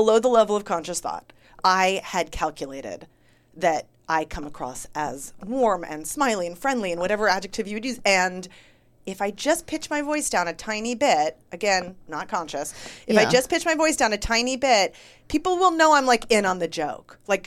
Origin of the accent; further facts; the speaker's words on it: Santa Cruz, California, United States; back in my hometown in Santa Cruz, California.